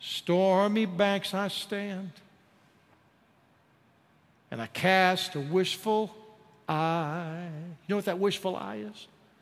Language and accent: English; Texas, United States; takes me back to my days in a little church where I grew up in Texas.